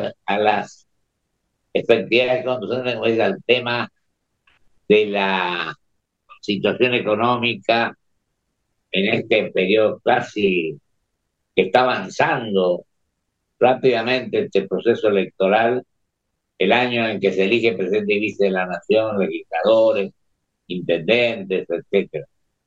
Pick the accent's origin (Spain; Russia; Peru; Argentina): Argentina; por encima de los sectores somos argentinos